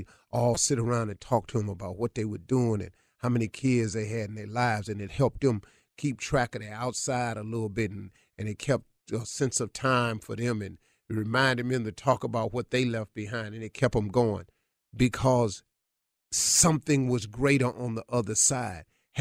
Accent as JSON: {"language": "English", "town": "Cleveland", "region": "Ohio", "country": "United States", "said": "He from Chicago. I'm from Cleveland."}